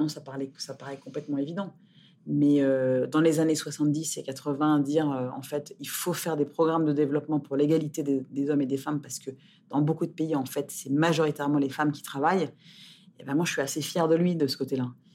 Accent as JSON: {"language": "French", "town": "Gorée", "region": "Dakar", "country": "Senegal", "tie": "born there", "said": "je suis née au Sénégal, sur l'île de Gorée, un côté presque de destin. Et puis ensuite, j'ai passé ma vie dans les pays émergents, Afrique, Asie, Moyen-Orient, pas Amérique latine."}